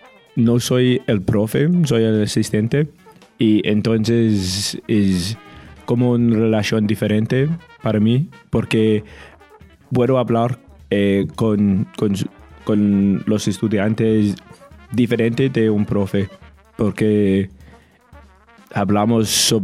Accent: Scotland, United Kingdom; accent: Scottish; first language English; Spanish is a second language; tengo un acento nativo de inglés, de Escocia es un poco diferente, pero tengo el acento de nativo

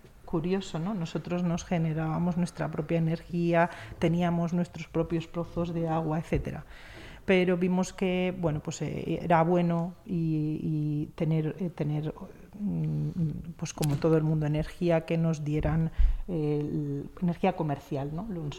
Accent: Valladolid, Castile and León, Spain; moved away as an adult; now in Madrid, Spain; Yo vine de Valladolid a trabajar en Madrid en una empresa

